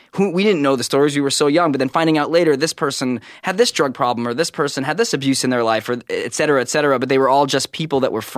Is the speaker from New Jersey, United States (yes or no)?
no; Brooklyn, New York, United States; I was born in Brooklyn Hospital in a very black neighborhood.